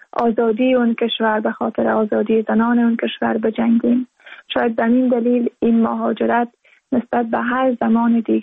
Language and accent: Persian; Balkh, Afghanistan; زادگاه من، که زادگاه رابعه و مولانا است، یعنی بلخ. من تقریبا 30 سال پیش در بلخ زاده شدم و اونجا در مدرسه رفتم، یکی از مدرسه های مزار شریف که نام گوهر خاتون بود.